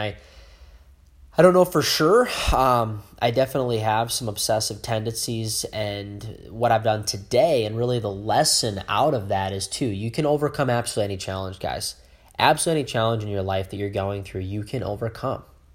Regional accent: Dubuque, Iowa, United States; also born or lived in St. Louis; And grew up in Dubuque, Iowa, where I originate now. I was born in St. Louis, Missouri. I only lived there for about 6 months to a year. And then my parents moved to Dubuque.

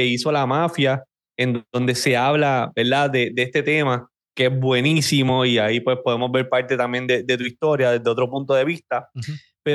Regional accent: Puerto Rico; es algo que está en nuestro ADN como puertorriqueño.

